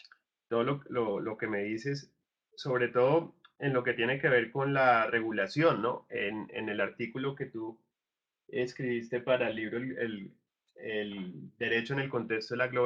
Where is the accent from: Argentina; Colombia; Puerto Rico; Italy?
Colombia; Bueno, uno siempre, cuando como colombiano le dicen que es el segundo mejor himno nacional